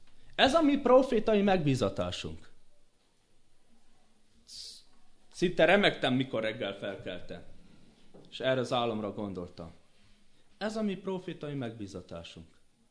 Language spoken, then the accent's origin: Hungarian; Apața, Brașov County, Romania; hazamentem a szülőfalumba, Apácain, Apácai Csere Jánosnak a szülőfalujából származom.